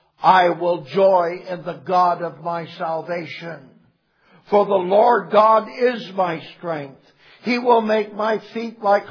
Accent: Oregon, United States; born there; I was born in Southern Oregon in 1934. Now you know how old I am.

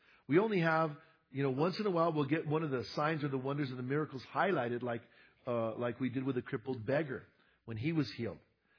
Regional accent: Bernalillo, New Mexico, United States; the area that I grew up in Bernalillo, Albuquerque.

